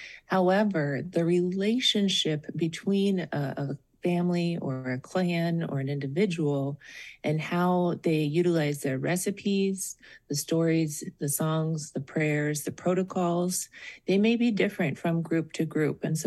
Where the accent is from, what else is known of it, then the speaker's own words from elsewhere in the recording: Klawock, Alaska, United States; born there; I was born on Prince of Wales Island in Klawak in Alicia Roberts' house. I am Tlingit. I'm also Haida and some Tahltan and a lot of Scottish as well, and Irish and Norwegian